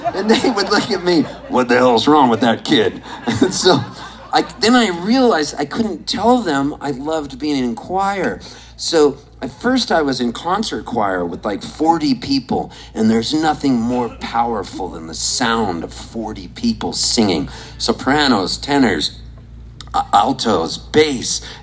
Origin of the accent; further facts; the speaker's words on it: Nova Scotia, Canada; my uncle was living in Cape Breton, and I was from Nova Scotia